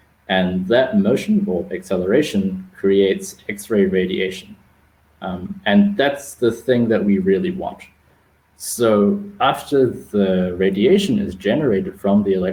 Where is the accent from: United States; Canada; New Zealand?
New Zealand; I am originally from New Zealand.